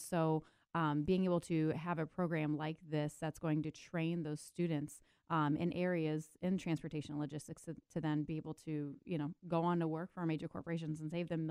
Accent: Quincy, Illinois, United States; I mean, I grew up in Quincy, Illinois. We didn't have these major corporations.

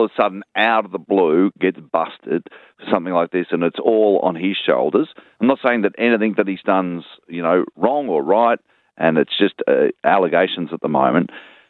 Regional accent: New Zealand; now in Australia; I came across the Tasman shore, and I am a New Zealander, but I'm an Australian. I'm a true Anzac on Australia Day. I sit in my apartment on Finger Wharf

